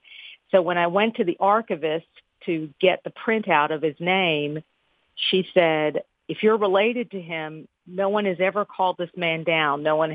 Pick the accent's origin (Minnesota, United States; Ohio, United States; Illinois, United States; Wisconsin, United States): Illinois, United States; also born or lived in Newton, Mississippi / New York; I was born in Newton, Mississippi. And as I said before, it's a town between Chunky and So-So. And we moved up to Illinois near Chicago. And then from there, I went to college, and then I went to New York.